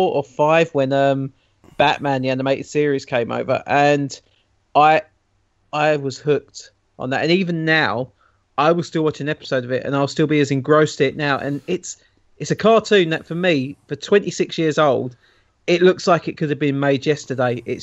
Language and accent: English; London, United Kingdom; Well, I am from London, mate. I've got to stick to my roots.